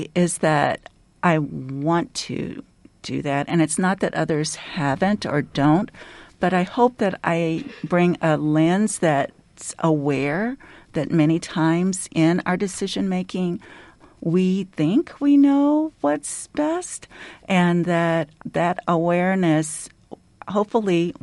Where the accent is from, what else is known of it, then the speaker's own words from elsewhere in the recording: Des Moines, Iowa, United States; now in Ames, United States; I am not. I am originally from Des Moines. Mm-hmm. My dad was a postal worker. My mom was a teacher's aide. I grew up there, went out of state to college